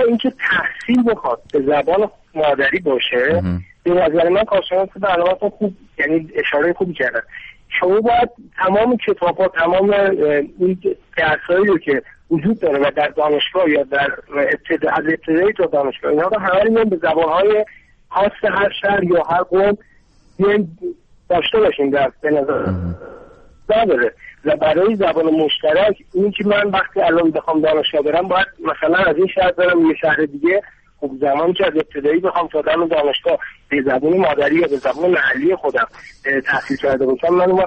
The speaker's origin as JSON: {"language": "Persian", "town": "Tehran", "region": "Tehran Province", "country": "Iran", "tie": "born or raised there", "said": "مادرم کرد و پدرم ترک هستش و خودم در تهران به دنیا اومدم، چندین سال در تهران زندگی کردم و اونجا درس خوندم، به زبان فارسی هم درس خوندم. الان هم ترکی رو بلدم صحبت بکنم، هم کردی رو بلدم صحبت بکنم."}